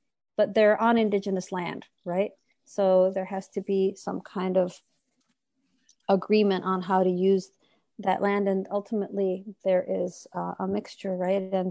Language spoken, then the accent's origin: English; Buffalo, New York, United States; also born or lived in Santiago, Chile; my family moved to the United States. And I grew up in Seneca territory, Six Nations territory in Buffalo, New York. So hence my sort of bilingual and borderland experience.